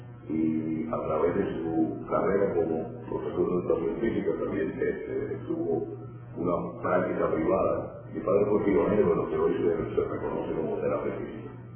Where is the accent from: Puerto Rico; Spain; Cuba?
Cuba; El Dorado; born there; Nací en El Dorado, Cuba, en septiembre 21 de 1947.